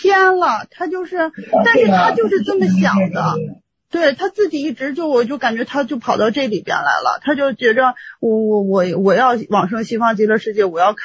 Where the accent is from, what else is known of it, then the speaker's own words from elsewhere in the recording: Shanxi, China; 因为我是山西人，我能听懂他说的话